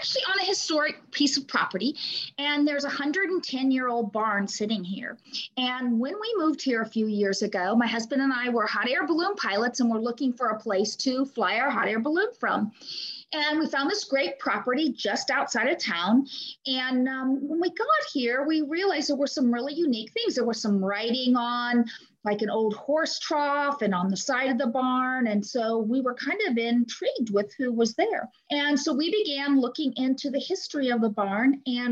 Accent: Niantic, Illinois, United States; I am from Niantic, Illinois, which is between Decatur and Springfield. We're about 20-25 minutes from Springfield.

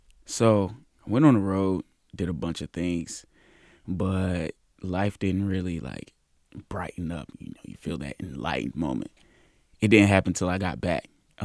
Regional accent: Durham, North Carolina, United States; and then going and realizing I'm from Durham, grew up in Durham, and the world is not like Durham.

